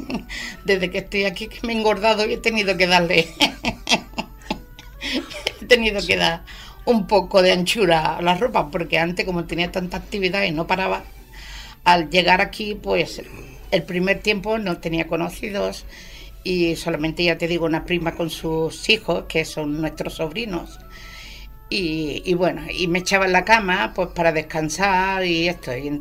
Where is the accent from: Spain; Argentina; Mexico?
Spain; Cádiz, Andalusia; now in Arenys de Mar, Spain; A mí la playa, soy de Cádiz.